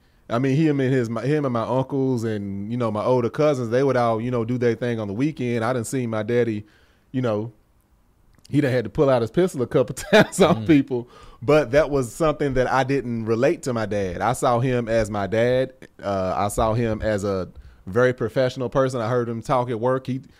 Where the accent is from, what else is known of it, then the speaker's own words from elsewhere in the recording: the South, United States; We come from the South where you heard Goose's accent. Mine's like, yeah, y'all, you know what I mean?